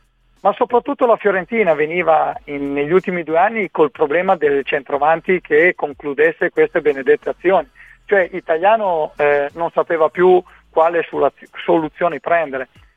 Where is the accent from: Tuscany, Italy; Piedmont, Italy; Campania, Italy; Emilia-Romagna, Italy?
Tuscany, Italy; Florence; Io mi auguro con tutto il cuore, da fiorentino